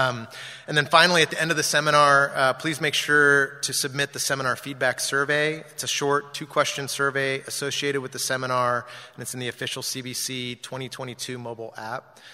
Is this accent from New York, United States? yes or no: no; California, United States; I am from California